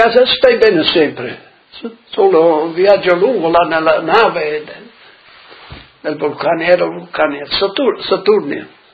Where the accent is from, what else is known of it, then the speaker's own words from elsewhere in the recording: Poffabbro, Friuli-Venezia Giulia, Italy; L'infanzia a Poffabbro, come tutti, nel paese non c'è lavori, niente, solo nei campi, fuori nei campi lì. E la prima, seconda, terza e quarta andavo a scuola lì al paese.